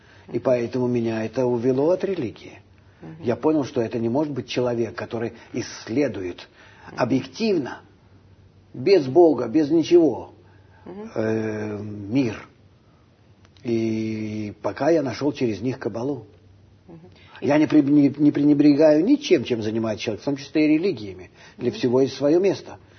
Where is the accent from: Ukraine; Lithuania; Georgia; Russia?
Russia; moved away as an adult; now in Israel; Уеду я из России. Был в отказе несколько лет, и через Прибалтику уехал. В 74-м году прибыл в Израиль